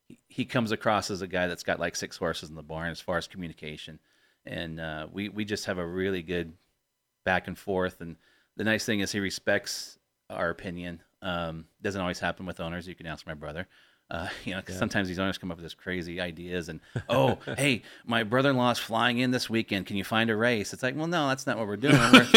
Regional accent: England, United Kingdom; As an Englishman, you'd think, it's very common.

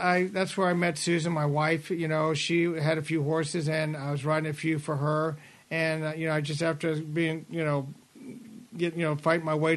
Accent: Nebraska, United States; I was from Nebraska, and that's back when they had Exarban

